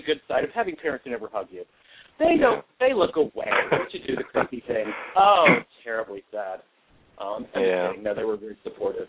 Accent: West Virginia, United States; now in Hollywood, United States; it's an old German name that they moved to the county that I grew up in West Virginia, which was then Virginia in the 1730s.

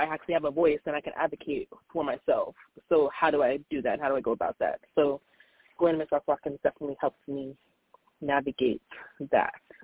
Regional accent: Nigeria; just like you, I'm Nigerian, so like culturally, like it's completely different. So in Nigeria, it's more

